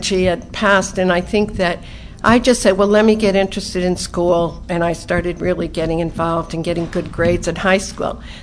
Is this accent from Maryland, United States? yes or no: no; Connecticut, United States; So I am from Connecticut. I was born and raised there, and in a very French Catholic family.